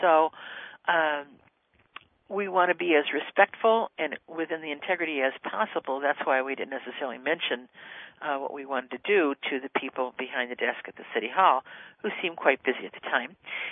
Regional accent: Cleveland, Ohio, United States; And so I said, well, I'm from Cleveland, and my friend's here from Chicago.

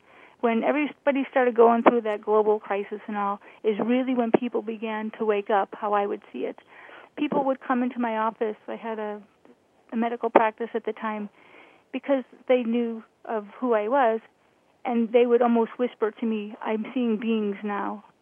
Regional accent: Chicago, Illinois, United States; I mean, I'm originally from Chicago, so I know the beauty of seeing all the ice dripping off of the, you know, all the trees.

